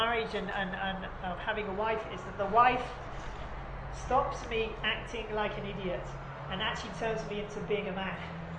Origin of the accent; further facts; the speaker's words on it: England, United Kingdom; I'm from England and she's an Ethiopian, right? I'm Sephardi